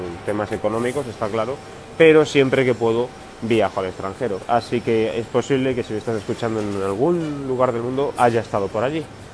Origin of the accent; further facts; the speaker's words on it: Madrid, Community of Madrid, Spain; yo soy de Madrid, de la capital de España, tengo 30 años, más o menos